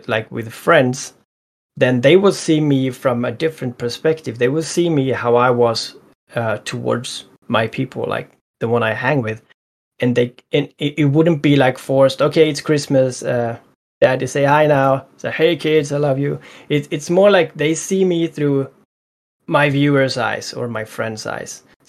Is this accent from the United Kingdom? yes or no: no; Sweden; English is a second language; I'm very bad at explaining, especially like in English. I'm from Sweden, so trying to find the right words at times is hard for me.